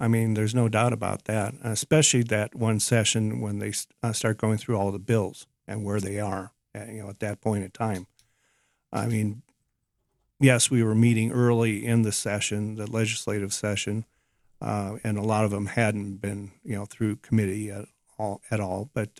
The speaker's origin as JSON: {"language": "English", "region": "Illinois", "country": "United States", "said": "Originating from central Illinois, yes, I'll attest to that."}